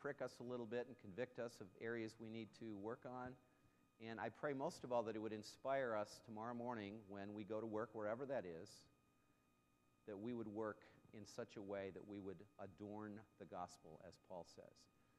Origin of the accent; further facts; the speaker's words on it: Illinois, United States; now in East Lansing, United States; Some of you know that I came to East Lansing from Illinois many years ago, back in the early 70s